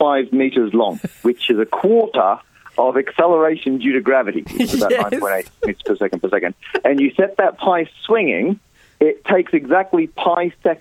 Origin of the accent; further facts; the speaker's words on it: Perth, Western Australia, Australia; moved away as an adult; now in United Kingdom; I'm from Perth originally, but I moved over.